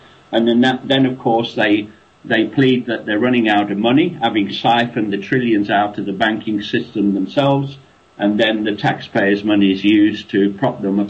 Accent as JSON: {"language": "English", "country": "United Kingdom", "lives_now": "Australia", "said": "I'm British, actually, but I'm dual citizenship. I'm British-Australian, and I've been in and out of the UK"}